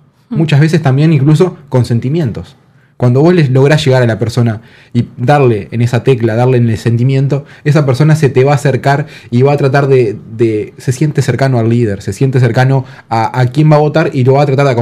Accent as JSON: {"language": "Spanish", "country": "Uruguay", "said": "A ver, como uruguayos"}